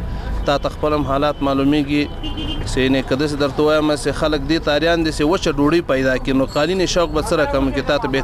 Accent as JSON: {"language": "Pashto", "region": "Logar", "country": "Afghanistan", "said": "زه د لوګر ولایت اوسیدونکو یم."}